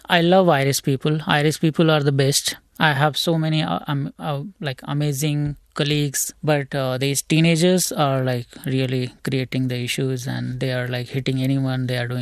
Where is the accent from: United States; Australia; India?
India; Because being an Indian or being an immigrant, if we kind of try to protect us, or even in self-defense also, if we do something to these teenagers, we will be like, you know, in trouble.